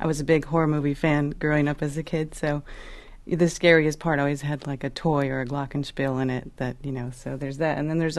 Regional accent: Arizona, United States; I grew up in Arizona as a kid, and nobody has attics or basements in Arizona. But we had this crawl space on top of this ranch-style house

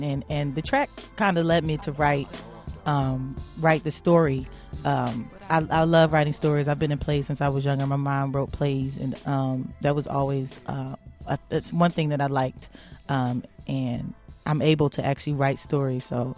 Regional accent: Philadelphia, Pennsylvania, United States; Oh, I mean, it's very much reflected in it. I grew up in the Philly scene. I was about 13 or 14 singing in the Black Lily when I was younger.

